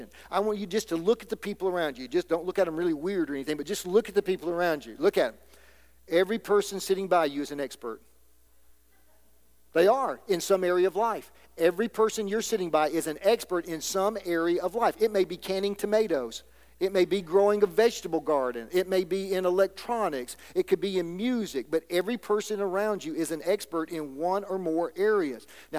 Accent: Alabama, United States; I'm the guy from Alabama.

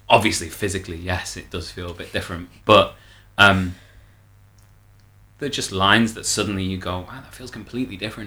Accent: Manchester, North West England, United Kingdom; I'm from Manchester. I'm from a very working class background with, like, me and my mates would go and watch football on a Saturday.

